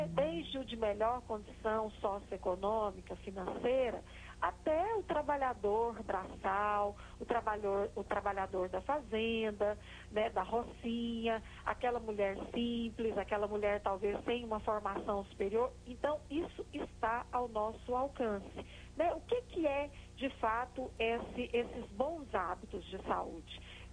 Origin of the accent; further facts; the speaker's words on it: Goiás, Brazil; Eu, por exemplo, sou do Cerrado, né? Nós temos aqui o Cerrado Goiano